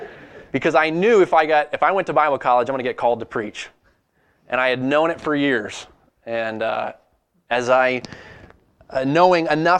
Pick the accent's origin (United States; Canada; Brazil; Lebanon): United States; New England; I grew up in New England, so I'm from the East Coast